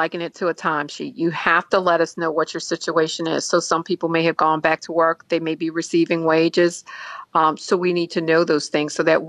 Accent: New Orleans, Louisiana, United States; I come from New Orleans. I know I have family in those occupations.

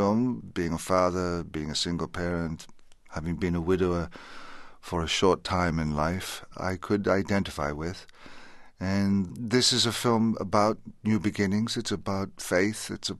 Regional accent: Leinster, Ireland; now in United Kingdom; I grew up in Southern Ireland on the banks of the River Boyne and had a country childhood life

